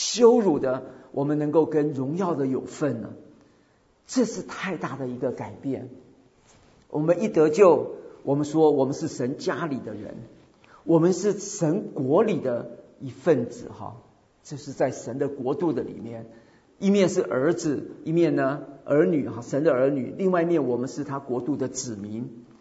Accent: China; 我们是中国人

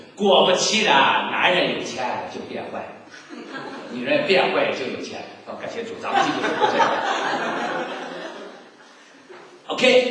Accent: Taiwan; 我不能说我是台湾人。

